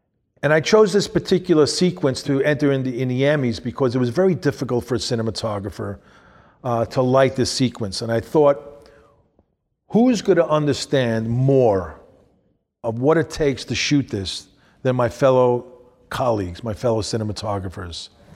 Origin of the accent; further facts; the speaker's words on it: New York, United States; I've grown up in a city. I grew up in New York most of my life.